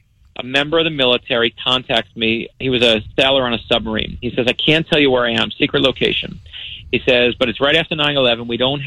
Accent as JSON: {"language": "English", "town": "Brooklyn", "region": "New York", "country": "United States", "said": "And I'm from New York originally in Brooklyn"}